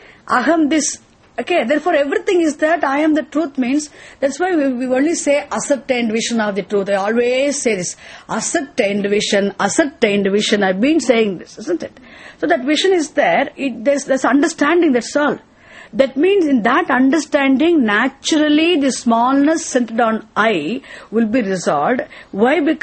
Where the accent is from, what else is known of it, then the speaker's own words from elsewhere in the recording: India; Now I'm very Indian, you see.